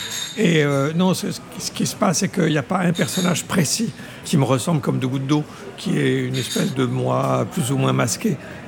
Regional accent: Tours, Centre-Val de Loire, France; born or raised there; also born or lived in Paris

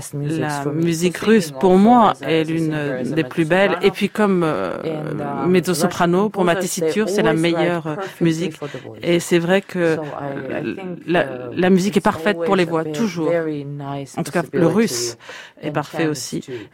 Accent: Georgia; même si je suis de Géorgie et que la culture n'a rien à voir, je suis née en 1984 dans l'Union soviétique, et c'est vrai que j'ai grandi au sein de cette culture.

